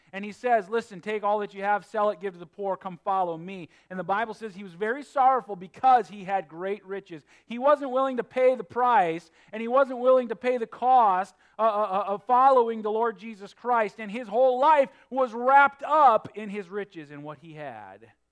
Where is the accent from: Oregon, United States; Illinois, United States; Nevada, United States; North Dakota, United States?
North Dakota, United States; When I was growing up in North Dakota with all those farm fields and so on, man, I lived in the Red River Valley, and it was just deep, deep black, black dirt.